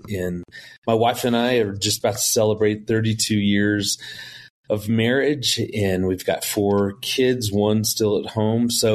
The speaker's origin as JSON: {"language": "English", "town": "Chicago", "region": "Illinois", "country": "United States", "tie": "born or raised there", "also_born_or_lived": "Rockford", "said": "I was born in Rockford, lived in Chicago for the first 8 years of my life"}